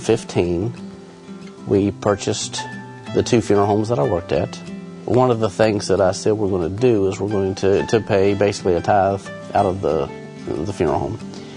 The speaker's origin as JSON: {"language": "English", "region": "West Virginia", "country": "United States", "said": "We are from Central West Virginia. We pastor a small church in Parsons."}